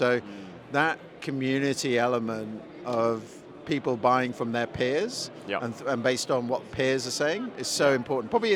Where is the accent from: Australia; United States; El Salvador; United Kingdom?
United Kingdom; London; I'm the chief executive of Dext, and I'm from London.